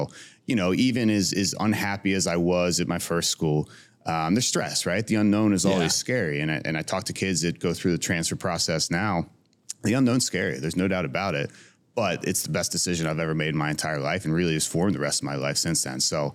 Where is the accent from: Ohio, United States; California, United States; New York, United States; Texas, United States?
Ohio, United States; Cincinnati; growing up on the West Side of Cincinnati, it's a blue collar tough like Adam is.